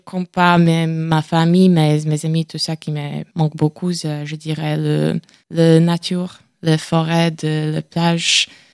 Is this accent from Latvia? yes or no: yes; Durbe, Courland, Latvia; French is a second language; also born or lived in Liepāja; now in Angers, France; Moi, je viens de la Lettonie. Je suis originaire de la plus petite ville de Lettonie, c'est Durbe. Mais après, j'ai déménagé. J'habitais à Liepāja, c'est la troisième plus grande ville de Lettonie.